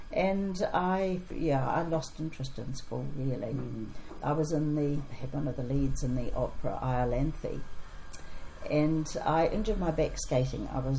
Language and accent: English; Pahiatua, Manawatū-Whanganui, New Zealand; My parents actually come from Paiatua, and I was born in Paiatua, 1941. And I can remember the Polish camps down there. I mean, I was 5 when I left Paiatua